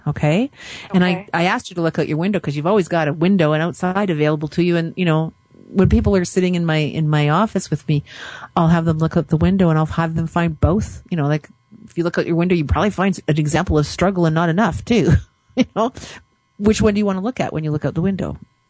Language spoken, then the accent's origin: English; Canada; but here in Calgary, I mean, today is blustery, but last week, I think I talked about it on the show because, you know, I'm Canadian